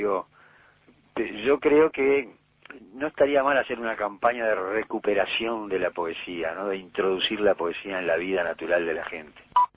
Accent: Uruguay; yo como buen uruguayo

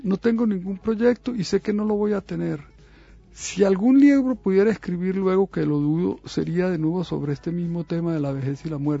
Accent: Medellín, Antioquia, Colombia; born there; la casa donde yo nací todavía existe, es en un barrio viejo de Medellín que todavía no han tumbado

